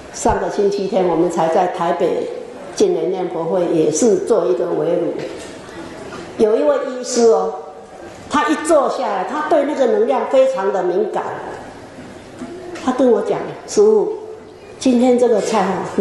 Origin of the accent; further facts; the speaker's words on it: China; 我想我们中国人最重要的大概就是在过年这一天